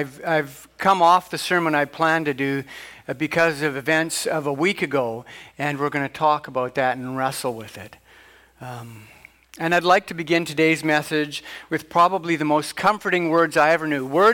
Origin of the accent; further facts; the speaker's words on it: Canada; the words I've learned as a child growing up in Canada, we used to say these words in school. And I was not a Christian, and I was brought up in a family that only occasionally went to church